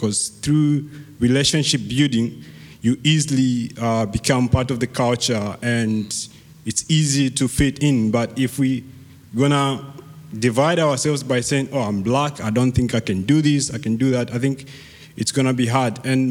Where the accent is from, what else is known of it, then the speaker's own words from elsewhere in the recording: Zambia; and I'm from Zambia.